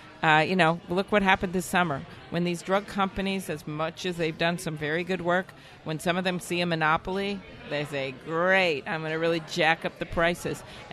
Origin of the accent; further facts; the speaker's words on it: Midwest, United States; And as a Midwesterner, I think our voice must be heard.